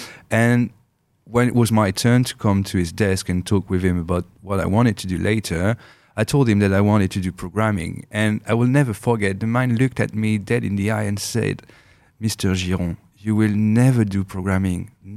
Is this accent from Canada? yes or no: no; France; So I've been born and raised in France.